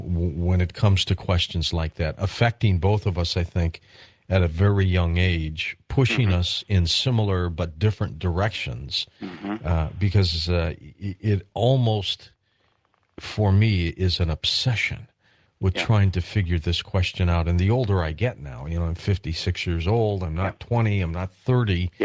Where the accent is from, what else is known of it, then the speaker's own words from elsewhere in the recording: Detroit, Michigan, United States; born there; now in St. Louis, United States; the Detroit Tigers, which is my born hometown. I was born in Detroit.